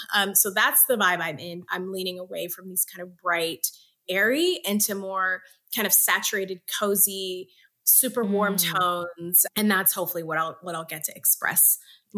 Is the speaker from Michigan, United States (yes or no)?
yes; Detroit, Michigan, United States; which is Motor City, named after my hometown of Detroit.